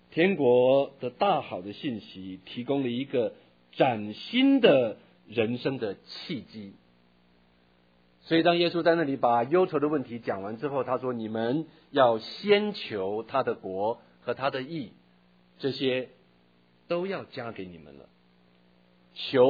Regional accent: Taitung County, Taiwan; 我小时候在台东一个所谓的传统市场的菜市场的入口处

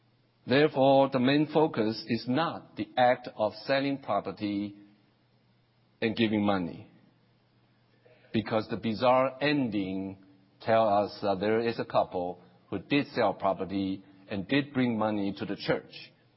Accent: Taiwan; first language Chinese; English is a second language; Well, I grew up in Taiwan. My native language is Chinese.

